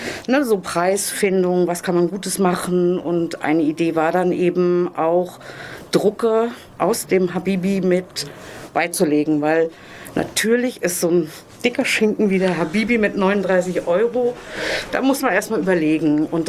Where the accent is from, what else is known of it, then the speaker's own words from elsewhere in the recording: Germany; ich bin im Zonenrand aufgewachsen und habe viel Ostkinderfernsehen geguckt.